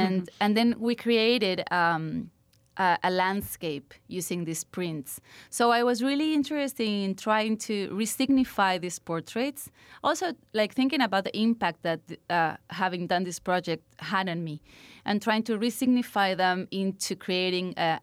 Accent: Buenos Aires, Argentina; What I did is I placed ads in the newspaper in my hometown in Buenos Aires.

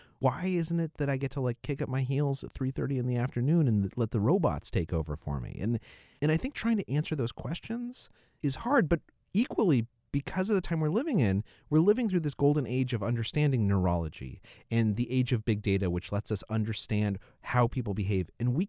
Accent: Albuquerque, New Mexico, United States; now in New York City, United States; Now, I grew up in New Mexico, in Albuquerque, and I now live in New York City.

